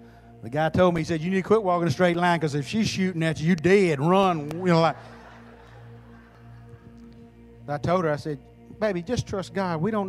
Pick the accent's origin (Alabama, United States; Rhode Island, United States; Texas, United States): Texas, United States; El Campo; we moved back to where I grew up in El Campo